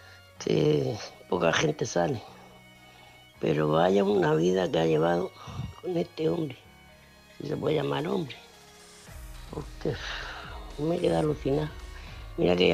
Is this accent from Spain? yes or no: yes; Murcia, Region of Murcia, Spain; de Murcia, corresponsal de Murcia